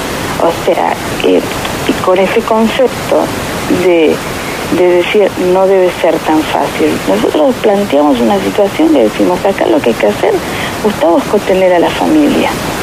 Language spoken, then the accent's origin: Spanish; Misiones, Argentina; nosotros como misioneros y como argentinos